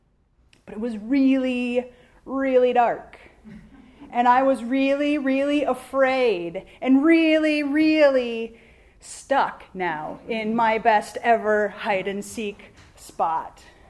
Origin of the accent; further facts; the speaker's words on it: South Dakota, United States; Well, I grew up in South Dakota, and so when Advent season came, it was a little different than what it looks like outside today.